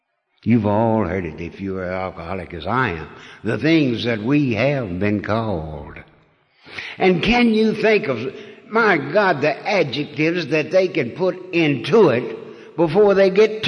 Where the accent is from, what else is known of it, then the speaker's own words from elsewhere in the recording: Louisiana, United States; I was brought up down in Louisiana. I was Catholic.